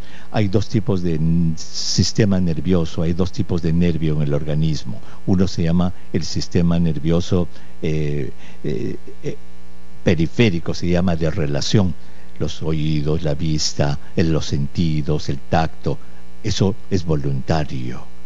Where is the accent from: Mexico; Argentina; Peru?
Peru; yo como peruano puedo hablar por mi país, por Perú